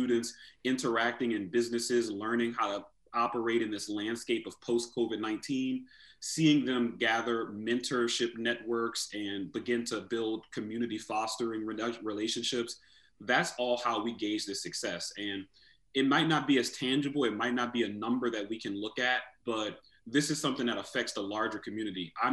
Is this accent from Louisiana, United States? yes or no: yes; New Orleans, Louisiana, United States; now in New Hampshire, United States; What that did for me when I moved to New Hampshire from New Orleans is it built a strong network of business and professional mentors that I have to this day.